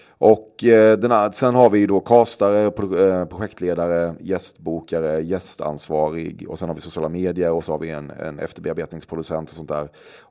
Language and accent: Swedish; Väckelsång, Kronoberg County, Sweden; Jag kommer från ett litet samhälle 3 mil söder om Växjö i Småland som heter Väckelsång.